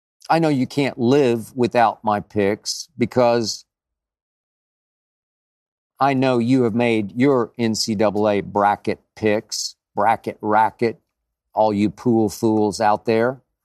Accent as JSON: {"language": "English", "town": "Oklahoma City", "region": "Oklahoma", "country": "United States", "tie": "born or raised there", "said": "I've texted all my friends I grew up with in Oklahoma City."}